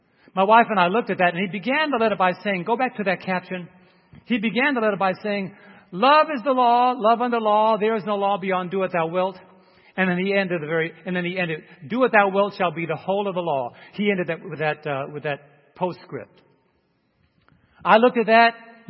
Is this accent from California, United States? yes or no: no; Brooklyn, New York, United States; I'm from Brooklyn. That's a setup.